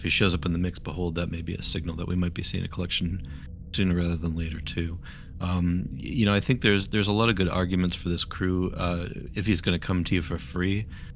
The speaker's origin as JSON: {"language": "English", "town": "Philadelphia", "region": "Pennsylvania", "country": "United States", "said": "Oh no, Eagles fan. We came from Philadelphia area, okay."}